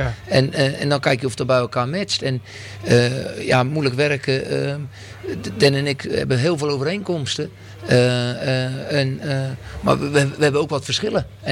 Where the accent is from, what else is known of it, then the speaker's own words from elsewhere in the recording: South Holland, Netherlands; Mogen mensen denken dat ik uit Rotterdam kom, maar ik kom uit een klein dorpje bij Oudehoorn.